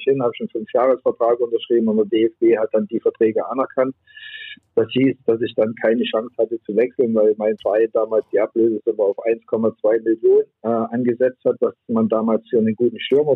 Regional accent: Altenburg, Thuringia, Germany; moved away as an adult; als ich damals aus meinem Heimatort Altenburg

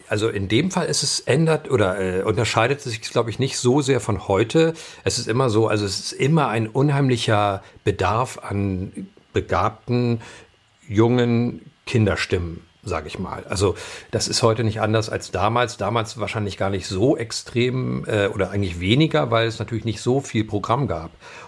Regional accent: Berlin, Germany; now in Hamburg, Germany; weil ich bin 1980 von Berlin nach Hamburg umgezogen worden, sage ich mal, weil meine Eltern damals nach Hamburg gezogen sind und ich mit blutendem Herzen eben meine Heimat verließ und nach Hamburg kam

